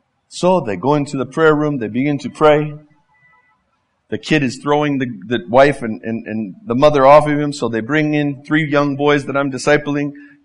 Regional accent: Mexico; but I'm from Mexico, so I'm a connoisseur of that thing.

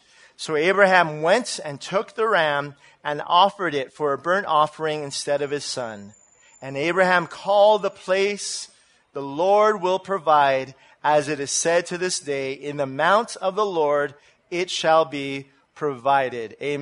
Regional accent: United States; I'm sorry, I'm American. Sorry.

